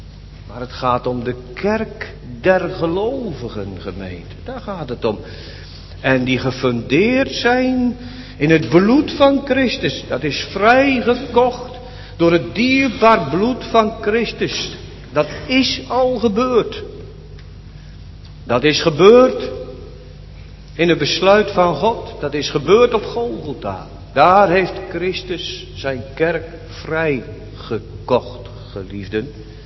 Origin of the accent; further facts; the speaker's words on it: Netherlands; Dat ben ik zelf ook, hoor, ik ben ook een Nederlander.